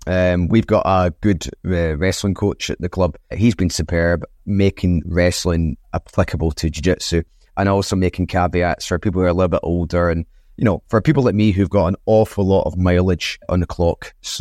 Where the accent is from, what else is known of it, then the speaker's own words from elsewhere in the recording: Glasgow, Scotland, United Kingdom; I am from Scotland in Glasgow. However, I'm actually half Spanish as well because my father is from Tenerife, but my mother's from Scotland. I'm 37 years old